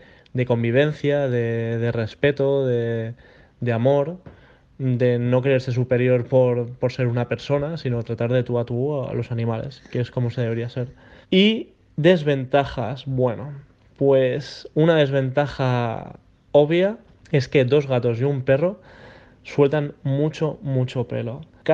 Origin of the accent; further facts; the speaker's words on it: Barcelona, Catalonia, Spain; de Barcelona.